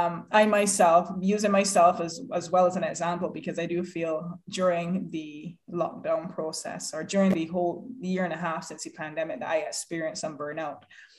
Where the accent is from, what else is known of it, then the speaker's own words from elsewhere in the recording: Barbados; moved away as an adult; now in United Kingdom; Originally, I'm from Barbados, and I moved over here 11 years ago to pursue an HR profession.